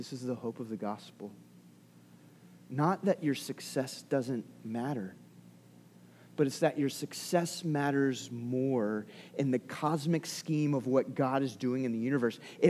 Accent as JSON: {"language": "English", "region": "Delaware", "country": "United States", "tie": "born or raised there", "said": "our church, where I was growing up in Delaware, like they had the Christian Character and Achievement Award."}